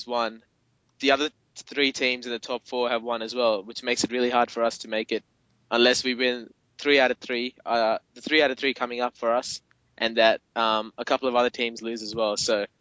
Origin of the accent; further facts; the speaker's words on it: Australia; from Australia.